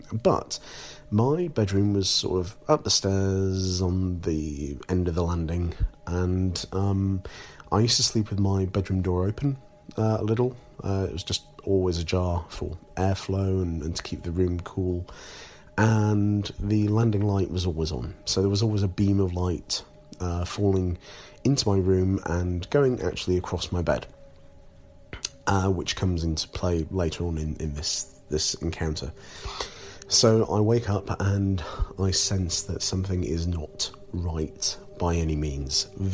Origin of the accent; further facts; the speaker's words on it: Scarborough, Yorkshire and the Humber, United Kingdom; I was about 7 years old. I was growing up in Scarborough, which is a coastal town on the east coast of Yorkshire here in the UK